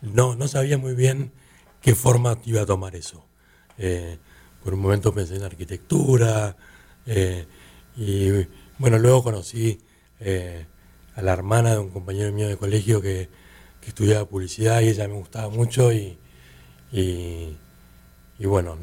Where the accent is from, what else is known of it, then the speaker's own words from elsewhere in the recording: Buenos Aires, Argentina; Viví toda mi infancia en Buenos Aires.